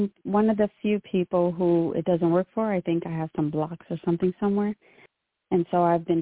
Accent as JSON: {"language": "English", "region": "California", "country": "United States", "said": "from Southern California."}